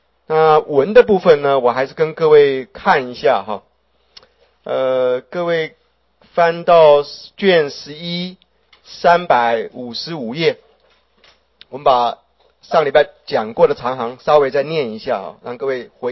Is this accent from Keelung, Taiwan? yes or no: no; Daxi, Taoyuan, Taiwan; 像我家住，我老家住在大溪啊，